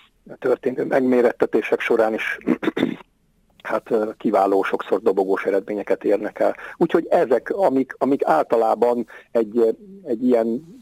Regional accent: Veresegyház, Pest, Hungary; born or raised there; also born or lived in Budapest

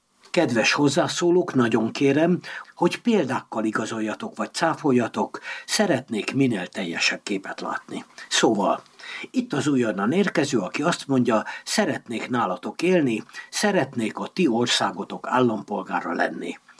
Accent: Hungary; A magyarországi kultúrában, ahol én felnőttem

